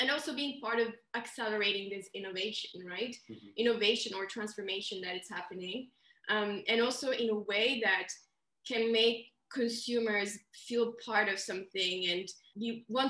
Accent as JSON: {"language": "English", "town": "Milan", "region": "Lombardy", "country": "Italy", "said": "I'm Italian, I'm from Milan"}